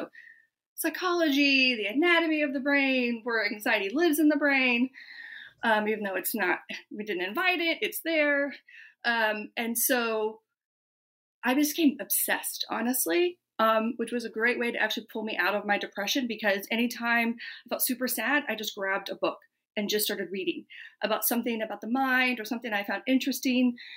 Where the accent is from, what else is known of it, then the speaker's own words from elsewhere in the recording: Midwest, United States; I was following the checklist of growing up in the Midwest, in the middle of nowhere, 2 hours from here, small town, 200 people, yeah.